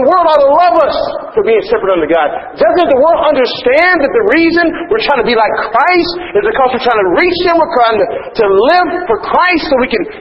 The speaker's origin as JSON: {"language": "English", "region": "Texas", "country": "United States", "tie": "born or raised there"}